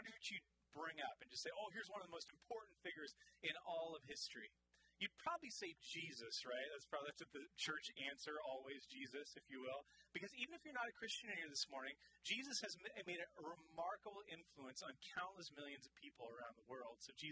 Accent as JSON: {"language": "English", "town": "Seattle", "region": "Washington", "country": "United States", "said": "I'm okay. I'm from Seattle, and that's who I am, right?"}